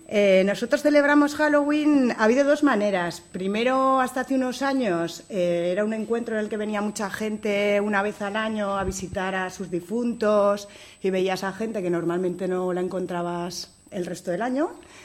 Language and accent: Spanish; Lecera, Aragon, Spain; also born or lived in Zaragoza; Yo nací en Zaragoza. Lo que pasa que a los 3 o 4 días ya me llevaron a Lecera, mis padres vivían en Lecera y yo me crié en Lecera. Y estuve allí hasta los 14 años, que me marché a estudiar a Zaragoza